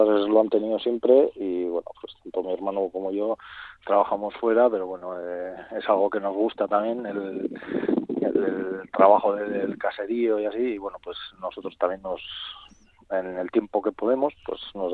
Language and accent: Spanish; Basque Country, Spain; mi pueblo ahora mismo pues está creciendo mucho, crecemos en torno a dos núcleos muy fuertes como son Lledó y Amurrio